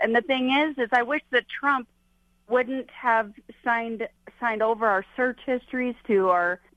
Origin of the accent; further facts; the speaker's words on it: United States; No, but this is a thing that concerns me. As an American, we did not sign up for this.